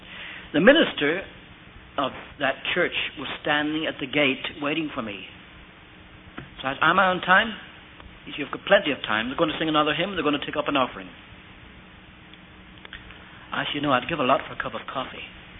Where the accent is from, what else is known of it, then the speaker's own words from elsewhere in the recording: Ireland; You know, I'm Irish. What are the Irish noted for?